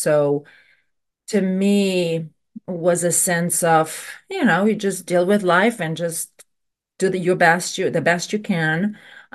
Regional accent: Romania; English is a second language; there's a lot of pressures that are were not necessarily present with me growing up in Romania.

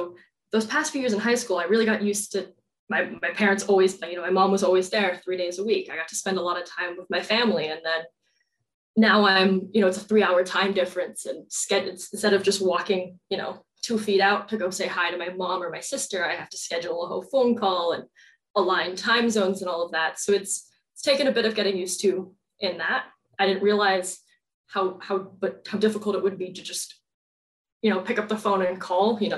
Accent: California, United States; Yeah, so I was coming from Southern California. So as my parents joke, about as far as I could get.

